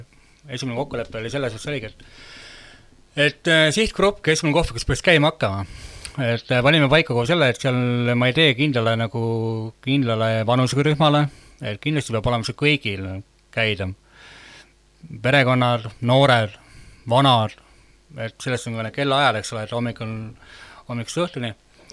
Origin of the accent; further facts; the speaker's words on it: Tallinn, Harju County, Estonia; et ise olen Tallinnast